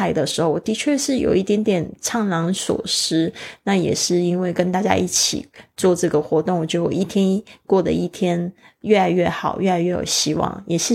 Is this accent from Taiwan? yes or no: yes; Kaohsiung, Taiwan; 我回到了就是我的老家高雄